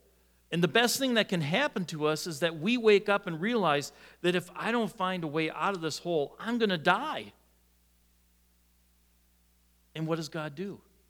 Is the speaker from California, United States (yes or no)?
no; Shawnee, Wisconsin, United States; Where I grew up in Shawnee, Wisconsin, which is a town of about 7,000 that has a paper mill.